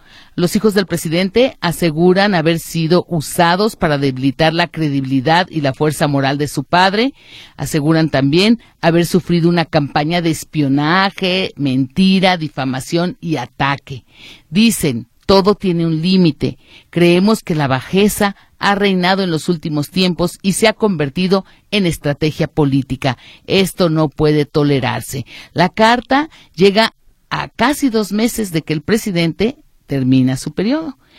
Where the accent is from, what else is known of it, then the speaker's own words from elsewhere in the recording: Mexico; somos muchos mexicanos los que estamos viviendo aquí